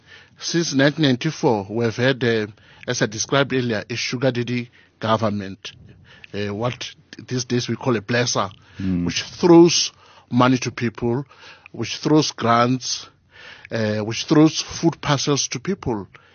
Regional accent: Limpopo, South Africa; born or raised there; also born or lived in Alexandra, South Africa

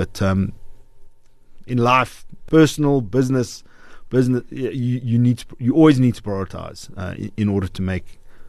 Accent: South Africa; So I believe as South Africans, as South African companies, we're a lot better than we give ourselves credit for.

